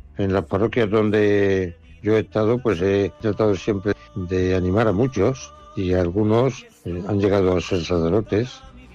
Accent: Fuente el Fresno, Castilla-La Mancha, Spain; Soy de Fuentefresno. Y nací el 16 de noviembre de 1937

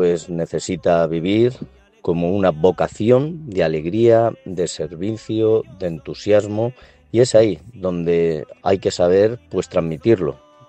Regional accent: Puertollano, Castilla-La Mancha, Spain; Nací el 21 de octubre de 1977 Me ordené el 29 de marzo del 2003. Soy de Puerto Llano.

